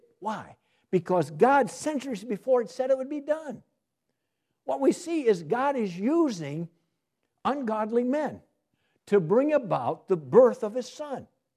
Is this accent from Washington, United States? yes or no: no; Shingle House, Pennsylvania, United States; born there; I was born in Shingle House, Pennsylvania. I was born in the doctor's house.